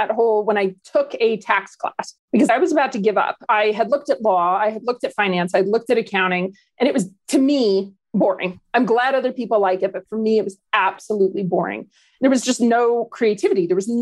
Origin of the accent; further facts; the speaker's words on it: Canada; I'm originally Canadian, so I'm probably one of the nicest people you'll ever meet.